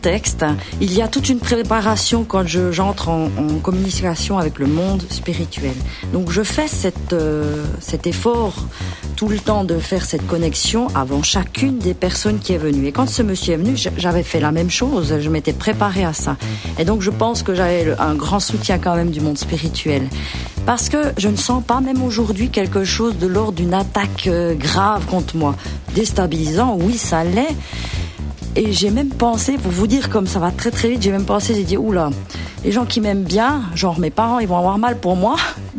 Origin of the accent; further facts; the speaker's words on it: Jura, Switzerland; now in Valais, Switzerland; Je viens du Jura, j'habite en Valais